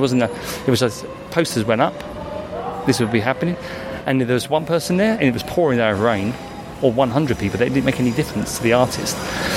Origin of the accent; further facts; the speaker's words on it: Peckham, London, United Kingdom; And I come from Peckham.